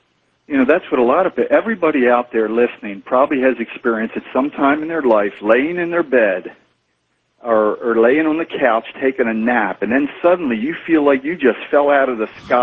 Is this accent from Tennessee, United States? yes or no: no; Maryland, United States; I'm from Maryland.